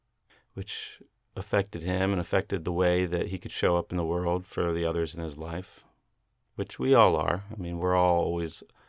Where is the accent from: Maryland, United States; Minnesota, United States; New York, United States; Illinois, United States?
Maryland, United States; born there